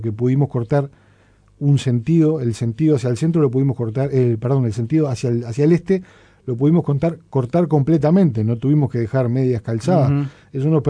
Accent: Uruguay; Acá somos una mezcla de mega ciudad con un pueblo. Entonces... Bueno, somos particulares los uruguayos.

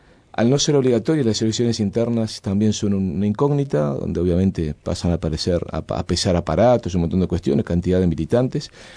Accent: Montevideo, Uruguay; donde yo pasé la mayor parte de mi niñez, porque en realidad nací en La Mondiola, pero después de muy niño nos mudamos ahí a Punta Brava, a Punta Carretas, Punta Brava

